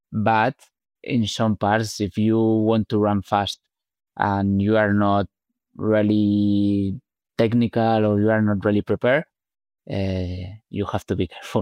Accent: Barcelona, Catalonia, Spain; English is a second language; moved away as an adult; now in Andorra; So I'm not from Andorra. I born in Barcelona.

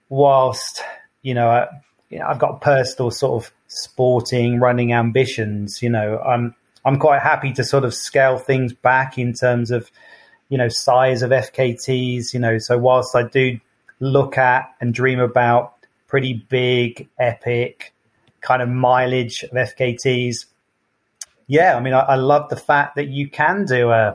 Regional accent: United Kingdom; my proudest things I've seen as a Brit

